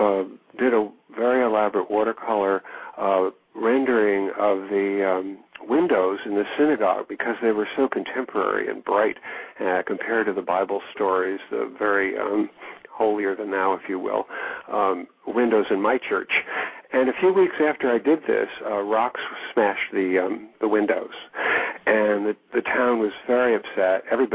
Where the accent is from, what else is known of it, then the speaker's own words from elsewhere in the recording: New York, United States; I grew up in the New York area with a very stern, loving, but strict set of German-American grandparents.